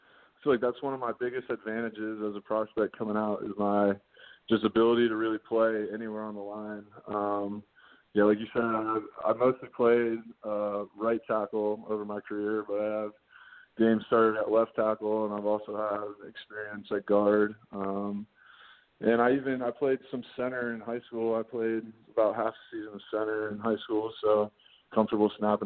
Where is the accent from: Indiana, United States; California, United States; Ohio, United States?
Ohio, United States; growing up in Ohio, I'm a Midwest guy, so I'm used to the cold and I'm used to the snow.